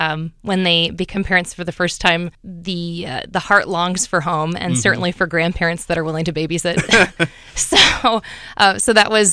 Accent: Peoria, Illinois, United States; Well, born and raised in Peoria, absolutely loved growing up in this town.

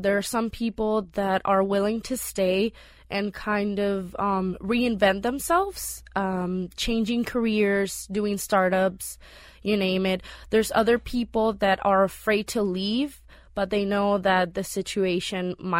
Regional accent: San Juan, Puerto Rico; born there; I was born also in San Juan, Puerto Rico in February of 1991. I've lived there all of my life, and I just recently moved to Florida, to Weston, about 3 months ago.

